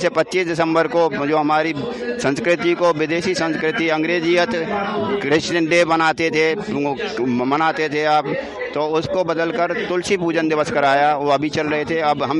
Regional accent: Aligarh, Uttar Pradesh, India; देखिए मैं अलीगढ़ से हूँ

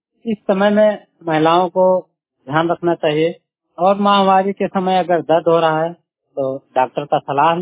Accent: Haraiya, Uttar Pradesh, India; मेरा उम्र 37 साल है, मैं हरैया ब्लॉक से हूँ, यहाँ का पिन कोड है 27125।

